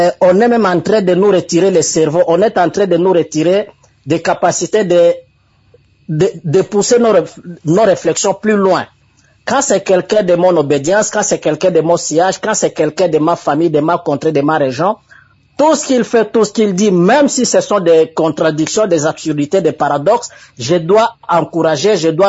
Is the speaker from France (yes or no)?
no; DR Congo; nous sommes Congolais